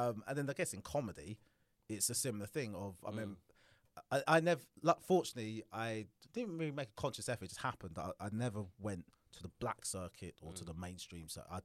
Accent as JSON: {"language": "English", "region": "London", "country": "United Kingdom", "tie": "born or raised there", "said": "I felt a pressure of, oh, well, my experience growing up in London is visiting my cousins."}